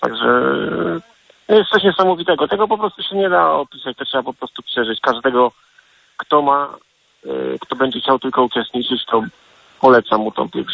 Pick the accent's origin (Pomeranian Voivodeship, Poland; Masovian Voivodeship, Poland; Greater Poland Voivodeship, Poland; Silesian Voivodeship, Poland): Silesian Voivodeship, Poland; Częstochowa; Pochodzę z Częstochowy, także pielgrzymuję od matki do matki.